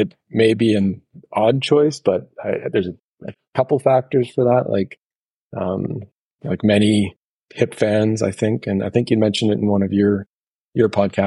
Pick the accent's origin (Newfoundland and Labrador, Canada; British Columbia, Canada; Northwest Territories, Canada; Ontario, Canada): Northwest Territories, Canada; Yellowknife; I grew up in Yellowknife. So, I mean, music was a big part of growing up there.